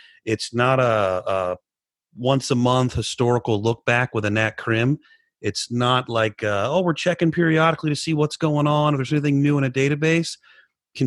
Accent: Illinois, United States; Yeah, I'm a Bears fan. I'm from Illinois.

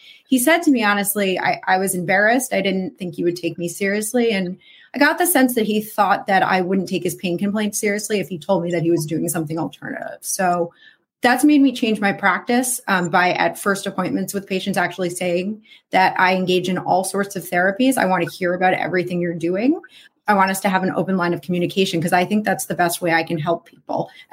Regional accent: New York, United States; now in Boston, United States; So I grew up in the New York area. I live in the greater Boston area now, but New York really feels like home to me.

